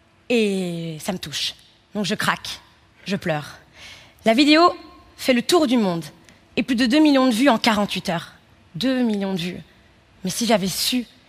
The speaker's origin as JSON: {"language": "French", "country": "Belgium", "said": "Enfin, je suis belge. Des Belges dans la télé belge, c'est normal. Je suis belge, le sang qui coule dans mes veines est belge."}